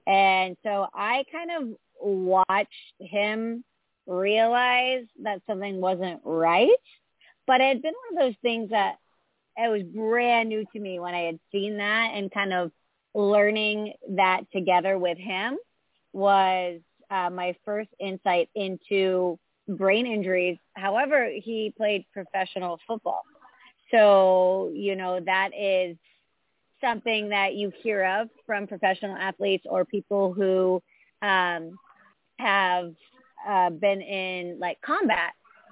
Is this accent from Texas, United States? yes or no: yes; Austin, Texas, United States; I am from Austin, Texas, and I am an artist.